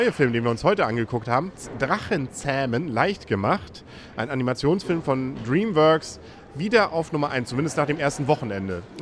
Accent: Northern Germany, Germany; als Norddeutscher freut man sich einfach über Wikinger, nicht?

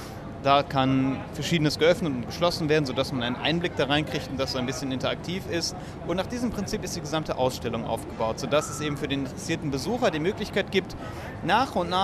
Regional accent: Krefeld, North Rhine-Westphalia, Germany; born there; now in Düren, Germany; Ja, ich bin gebürtig in Krefeld, habe in Duisburg studiert und wohne gerade in Düren.

